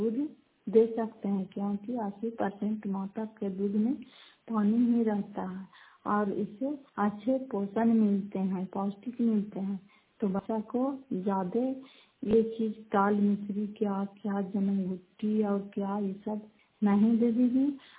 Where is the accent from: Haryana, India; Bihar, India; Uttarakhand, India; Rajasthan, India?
Bihar, India; Fatehpur; घर फतेहपुर, पंचायत मखौटा, जिला नालंदा, करा कसरा ब्लॉक की निवासी हूँ।